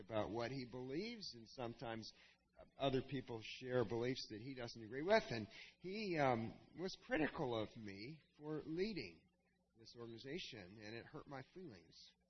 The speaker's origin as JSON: {"language": "English", "town": "The Dalles", "region": "Oregon", "country": "United States", "tie": "born or raised there", "said": "I have a friend who I grew up with in the Dalles, who lived a block away from me."}